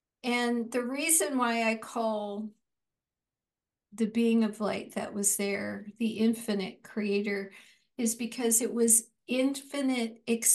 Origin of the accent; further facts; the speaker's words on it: Arizona, United States; now in Portland, United States; I'm Latina. I was born in Arizona, in Phoenix. I grew up poor on a farm in Arizona.